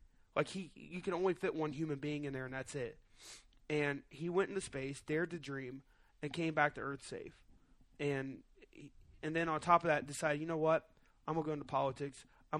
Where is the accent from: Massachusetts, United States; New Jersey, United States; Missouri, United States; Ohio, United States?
Ohio, United States; Columbus; when I walked in, I said, "Hey, I'm from Columbus, Ohio," and they said, "Oh yeah, that's where John Glenn's from."